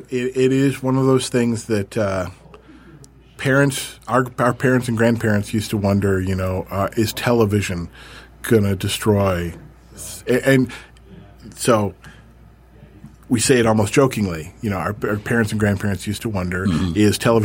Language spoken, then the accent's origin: English; Michigan, United States; because I grew up north in Michigan in rural Michigan, where it was literally, we'd go outside my house, there was farm fields and woods and stuff.